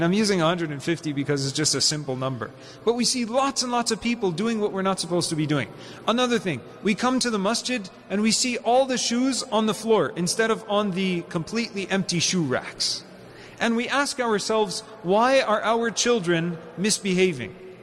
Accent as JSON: {"language": "English", "country": "Canada", "said": "Even though it's my right as a Canadian, I can go and pray"}